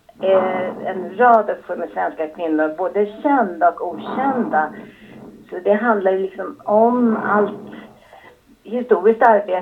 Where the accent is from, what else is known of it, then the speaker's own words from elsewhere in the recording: Trollbäcken, Stockholm County, Sweden; Hon är 91 och bor fortfarande kvar där i Trollbäcken på samma ställe där jag växte upp då.